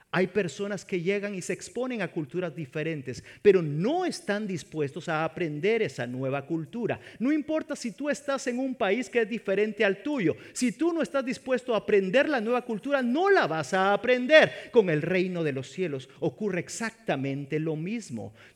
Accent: El Salvador; born there; also born or lived in Mexico; Nací en El Salvador, luego me fui a México y aprendí la cultura mexicana.

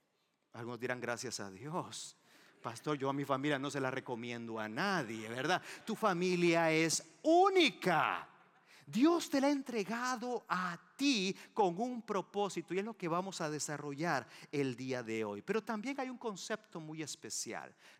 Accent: El Salvador; Porque yo soy salvadoreño.

